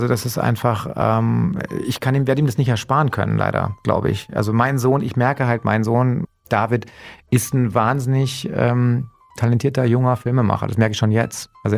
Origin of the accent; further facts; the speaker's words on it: Munich, Bavaria, Germany; und ich bin Münchner